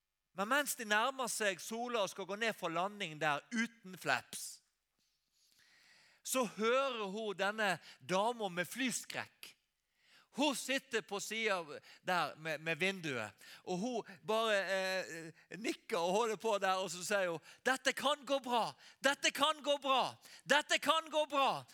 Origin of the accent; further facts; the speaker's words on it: Western Norway, Norway; Jeg er fra Vestlandet, vet